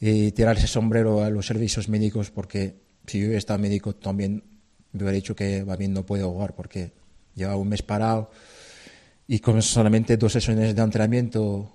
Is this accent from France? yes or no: yes; France; dar positivo el lunes 20 en mi pueblo, en Francia, donde ahí tuve una semana confinado en la habitación de 8 metros cuadrados, en la habitación de la casa de mi madre.